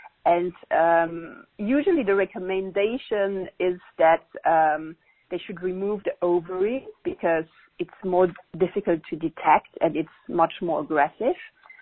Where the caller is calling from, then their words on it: Singapore; Yeah, I'm calling from Singapore.